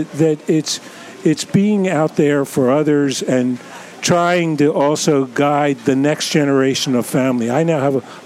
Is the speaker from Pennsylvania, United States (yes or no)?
yes; Philadelphia, Pennsylvania, United States; I came from Philadelphia, so it wasn't geographically exact